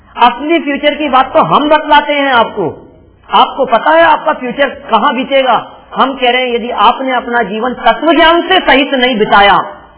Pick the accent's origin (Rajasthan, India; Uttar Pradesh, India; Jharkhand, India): Rajasthan, India; मैं राजस्थानी हूँ तो इसमें मेरा क्या कसूर है, गुजरात में जन्म होता तो गुजराती हो जाता।